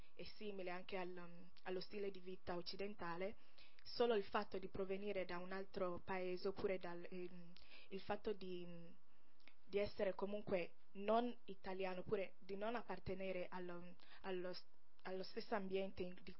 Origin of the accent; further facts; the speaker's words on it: Ghana; vengo dal Ghana